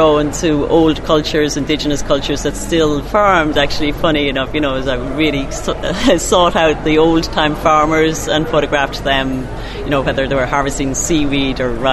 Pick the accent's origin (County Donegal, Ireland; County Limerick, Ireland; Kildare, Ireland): Kildare, Ireland; Prosperous; I grew up in Kildare, and I actually grew up farming in a very, very small little village called Prosperous. And when I was growing up there, we used to walk cows up and down the village.